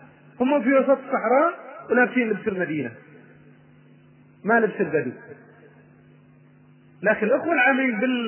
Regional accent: Kenya; Arabic is a second language; عندنا في كينيا

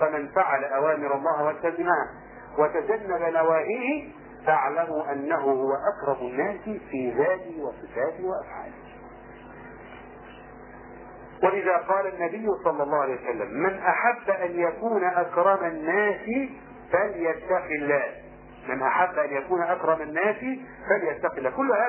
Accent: Egypt; عكسنا احنا فدول مصريين

